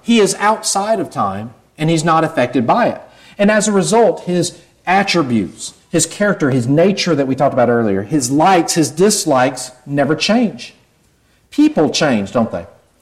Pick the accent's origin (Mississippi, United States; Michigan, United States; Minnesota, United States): Mississippi, United States; Now, I'm terrible at grammar. I'm from Mississippi.